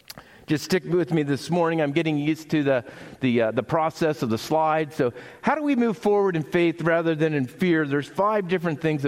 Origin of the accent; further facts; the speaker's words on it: Pennsylvania, United States; I grew up landlocked in Pennsylvania. The only piece of water flowing through the town was the Juniata River.